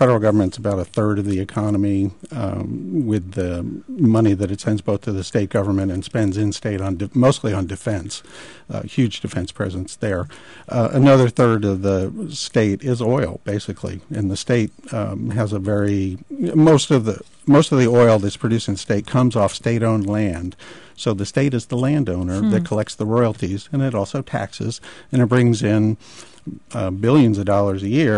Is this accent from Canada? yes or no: no; Alaska, United States; somebody heard that I was from Alaska, and they said, oh, Sarah Palin